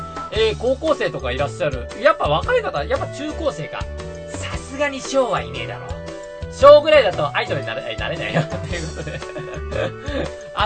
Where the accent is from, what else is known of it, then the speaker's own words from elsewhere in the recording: Yamaguchi, Japan; 僕は地元が山口なんですけども、山口はまあ田舎ですから、神社とか結構あるんですよ。